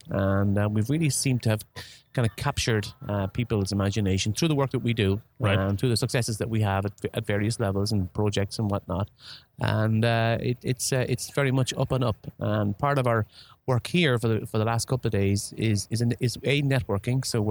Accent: Ireland; So from my accent, you guess I'm Irish.

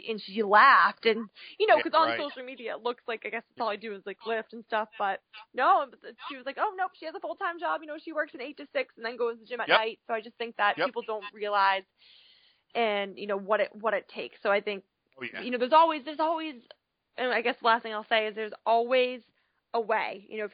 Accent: Boston, Massachusetts, United States; I'm from Boston.

